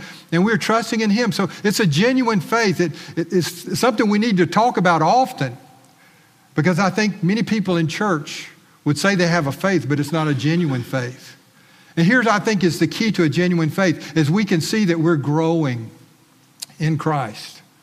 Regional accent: Evergreen, Alabama, United States; I remember growing up in Evergreen, and Evergreen was a small town, South Alabama

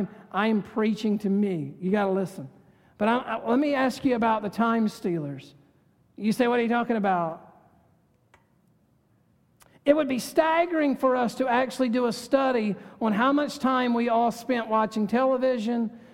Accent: North Carolina, United States; and I'm from North Carolina, and it's wonderful.

